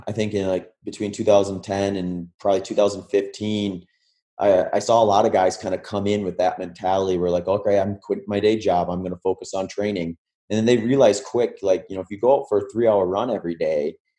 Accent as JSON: {"language": "English", "region": "Midwest", "country": "United States", "tie": "born or raised there", "said": "So for me, growing up in the Midwest, I had a ton of exposure to flat running, whether that be on trail, road, or a track."}